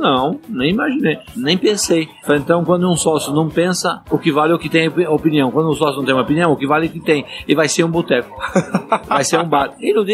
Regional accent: Madeira, Portugal; eu sou português da Ilha da Madeira

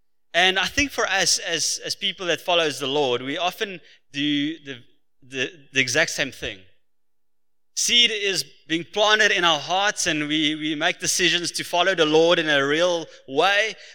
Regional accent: Free State, South Africa; now in Cape Town, South Africa; And so I'm from the Free State.

